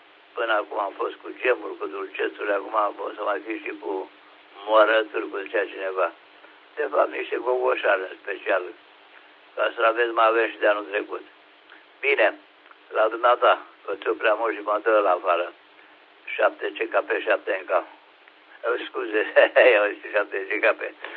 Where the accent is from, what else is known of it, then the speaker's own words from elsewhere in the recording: Craiova, Dolj, Romania; cu bună giornata la dumneata, dimineața la noi aici în Craiova și nu numai